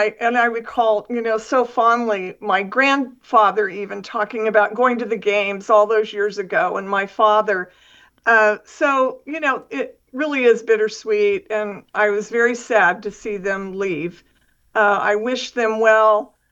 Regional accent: Modesto, California, United States; I was born and raised in Modesto. My father was born in Modesto. My grandparents had dairy farms here.

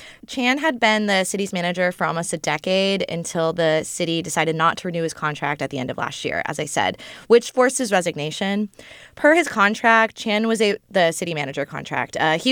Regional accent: Santa Rosa, California, United States; where, fun fact, I am also from Santa Rosa.

